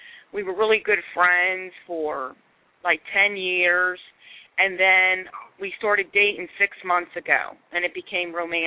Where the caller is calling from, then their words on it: Pennsylvania, United States; I'm calling from Pennsylvania.